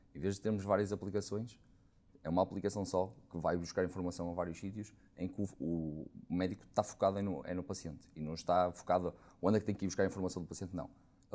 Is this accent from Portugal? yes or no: yes; Porto, Portugal; porque lá já como referi sou do Porto.